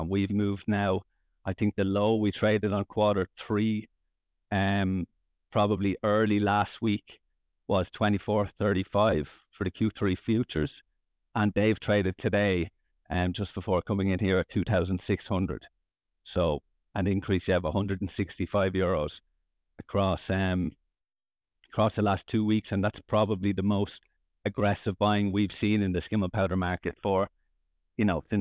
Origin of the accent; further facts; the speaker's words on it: Leinster, Ireland; now in -; I grew up in Ireland, about an hour outside Dublin. I actually come from a farming background of grains. My family run a grain and potato farm in County Meath in Ireland.